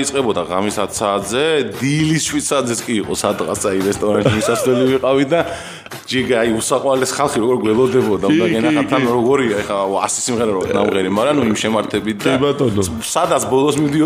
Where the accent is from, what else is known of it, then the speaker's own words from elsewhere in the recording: Ozurgeti, Guria, Georgia; გავიზარდე ოზურგეთში, ან სკოლა იქ დავამთავრე